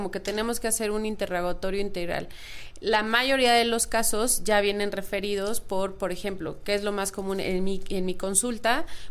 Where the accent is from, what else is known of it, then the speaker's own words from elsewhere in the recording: Chiapas, Mexico; Soy de Chiapas, por eso la Lada.